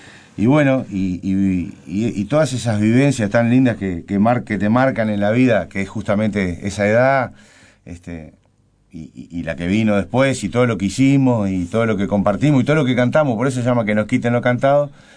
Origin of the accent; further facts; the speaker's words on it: Montevideo, Uruguay; Yo soy de Sayago, pero soy de Millán y Rafa.